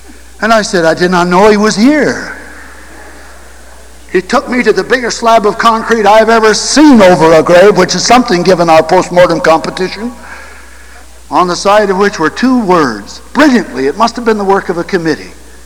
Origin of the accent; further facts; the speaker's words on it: Boston, Massachusetts, United States; and I'm only from Boston.